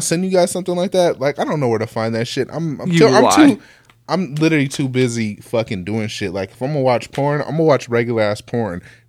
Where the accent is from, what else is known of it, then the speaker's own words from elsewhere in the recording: California, United States; I guess because we grew up in California, like, porn was just porn.